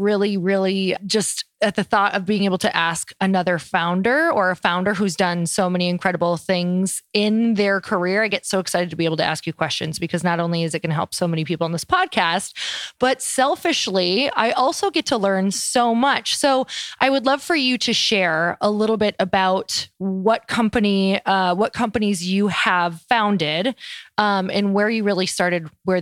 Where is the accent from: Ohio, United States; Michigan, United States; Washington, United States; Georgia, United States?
Michigan, United States; Marquette; I grew up in Marquette, Michigan, and I went literally 5 days a week growing up my entire life snowboarding.